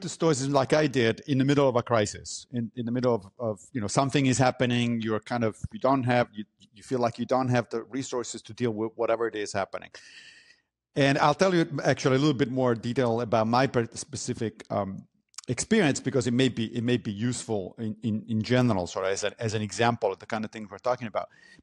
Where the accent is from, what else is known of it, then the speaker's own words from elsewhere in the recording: Italy; I grew up in Italy, so naturally I was by default a Catholic. But I left the church when I was a teenager. And ever since, I consider myself a secular humanist.